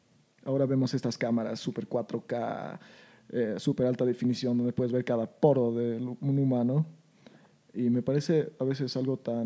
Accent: Bolivia; Somos bolivianos, ¿sabes?

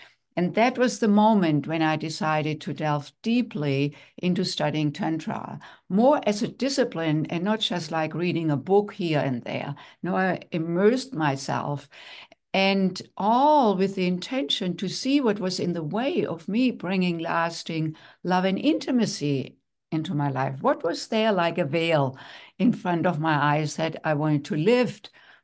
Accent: Germany; English is a second language; moved away as an adult; now in United States; I'm from Germany, was raised there, and in my late 20s came to the United States to do postgraduate work in music.

